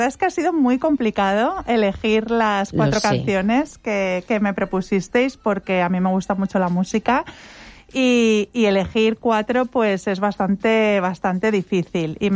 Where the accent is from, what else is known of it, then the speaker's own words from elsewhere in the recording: Benidorm, Valencian Community, Spain; No, nacida en Benidorm y vamos, llevo viviendo en Benidorm.